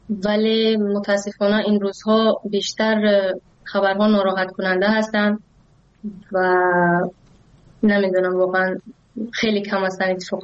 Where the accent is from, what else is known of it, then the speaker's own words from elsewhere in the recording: Tajikistan; من از کودکیم همیشه یک شکل زندگیمون به این گونه بوده که از کشور به کشور دیگر سفر کردیم، ولی همیشه اون مقصد اصلی تاجیکستان بوده و ما همیشه برگشتیم به تاجیکستان